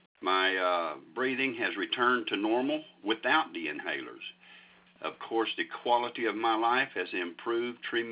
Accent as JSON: {"language": "English", "town": "York", "region": "South Carolina", "country": "United States", "said": "I'm from York, South Carolina."}